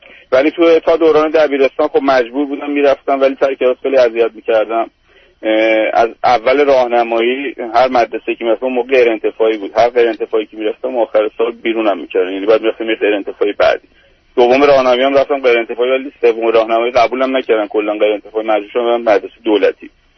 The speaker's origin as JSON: {"language": "Persian", "country": "Iran", "moved": "as an adult", "lives_now": "Europe", "said": "از ایران که اومدم بیرون"}